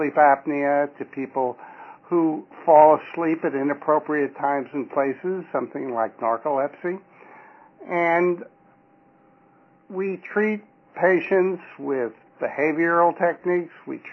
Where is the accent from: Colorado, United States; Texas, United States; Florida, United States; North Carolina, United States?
Texas, United States; Houston; I'm from Houston, Texas.